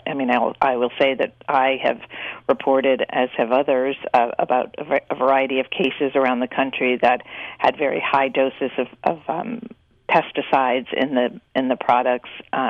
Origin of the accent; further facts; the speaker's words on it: New England, United States; now in Virginia, United States; Certainly in my town in Northern Virginia, I'm from New England, but where I live in Virginia